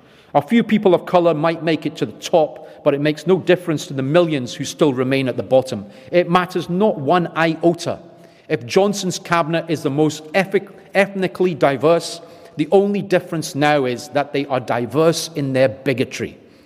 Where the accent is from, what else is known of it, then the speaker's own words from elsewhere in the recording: Liverpool, North West England, United Kingdom; And I remember as a child growing up in Liverpool